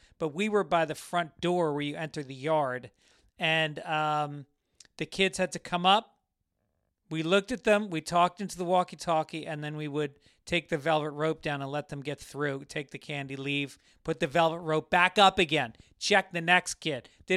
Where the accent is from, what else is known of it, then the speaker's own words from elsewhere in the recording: Ireland; I am Irish.